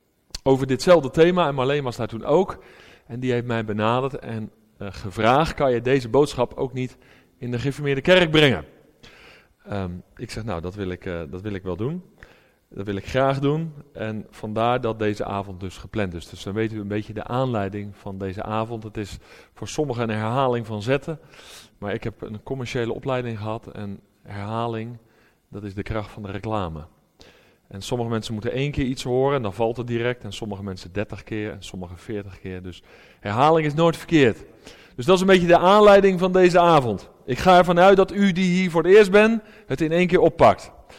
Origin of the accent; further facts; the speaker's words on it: Alblasserdam, South Holland, Netherlands; Ik zei dat al, ik kom uit Alblasserdam. Dat is bij Dordrecht, voor zover u dat nog niet wist.